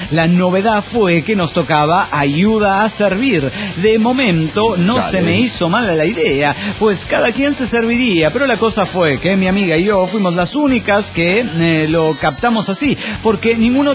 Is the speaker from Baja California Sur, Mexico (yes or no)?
no; Salamanca, Guanajuato, Mexico; soy el flautista de Salamanca, Guanajuato, México.